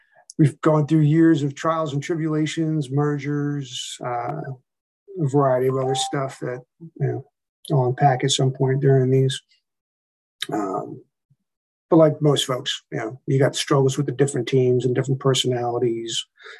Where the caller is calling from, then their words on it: Richmond, Virginia, United States; Richmond, Virginia, mortgage industry